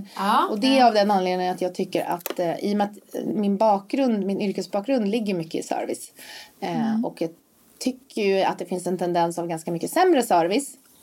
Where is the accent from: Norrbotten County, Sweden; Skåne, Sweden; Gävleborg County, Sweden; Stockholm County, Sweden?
Stockholm County, Sweden; Stockholm; Jag är uppvuxen i Östberga precis här bredvid.